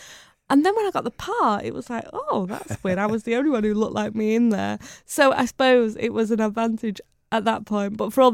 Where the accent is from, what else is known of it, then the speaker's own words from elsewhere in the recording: Bury, North West England, United Kingdom; born there; I was born in Bury. I was.